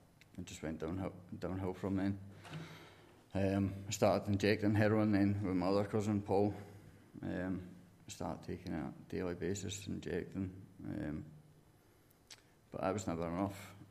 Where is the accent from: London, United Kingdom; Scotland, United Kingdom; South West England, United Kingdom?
Scotland, United Kingdom; St Andrews; So I grew up in St Andrews in Fife. Come from a big family.